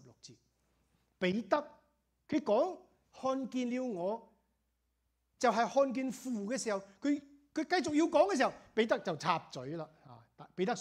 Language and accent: Chinese; Malaysia; 我最多跟你说的东西都在地上，我是马来西亚来的。